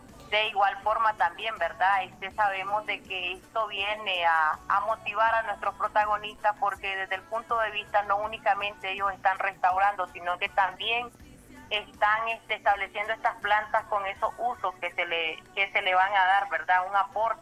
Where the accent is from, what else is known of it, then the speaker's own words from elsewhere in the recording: Nicaragua; como buenos nicaragüenses.